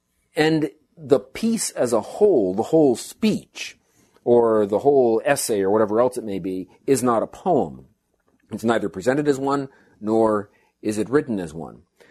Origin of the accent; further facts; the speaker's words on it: New England, United States; I'm from New England, so I don't cheer for the Yankees.